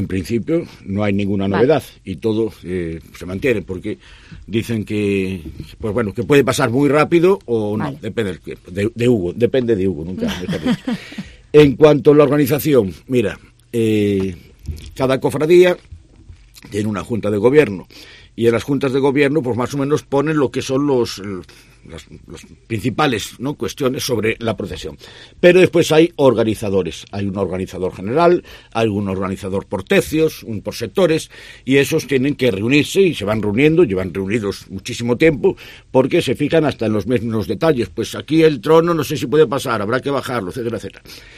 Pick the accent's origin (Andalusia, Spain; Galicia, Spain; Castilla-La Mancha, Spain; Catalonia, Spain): Galicia, Spain; Ferrol; Es decir, tenemos cantidad de cosas de las que tenemos que chulear y decir, soy de Ferrol.